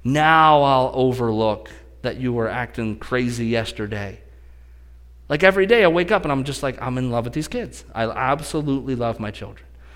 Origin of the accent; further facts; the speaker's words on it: Pennsylvania, United States; I grew up in Western PA.